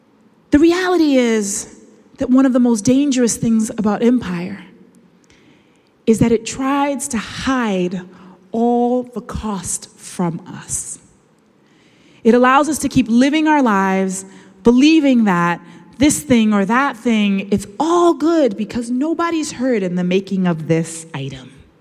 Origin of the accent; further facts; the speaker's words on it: Boston, Massachusetts, United States; now in Cambridge, United States; I grew up in Boston. As much as I love Cambridge, as I said, I went to church here.